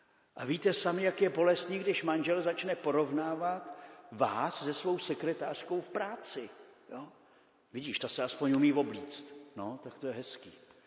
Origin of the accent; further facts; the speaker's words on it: Vysočina Region, Czechia; Já jsem z Vysočiny